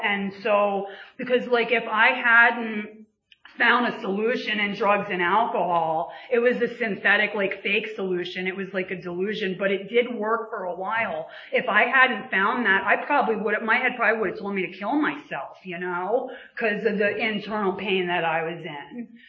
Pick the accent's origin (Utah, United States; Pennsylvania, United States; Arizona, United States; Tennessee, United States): Pennsylvania, United States; And, so I grew up in Bucks County, two loving parents, younger brother.